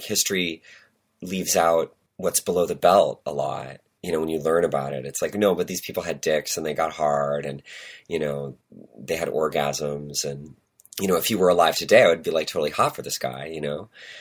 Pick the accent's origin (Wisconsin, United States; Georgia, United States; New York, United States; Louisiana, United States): Wisconsin, United States; I grew up in Wisconsin in a little conservative suburb of Madison